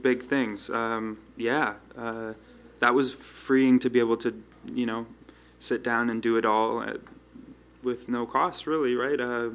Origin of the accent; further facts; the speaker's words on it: Toronto, Ontario, Canada; I came from Toronto this morning and when I was born. I've always lived in Toronto, West End.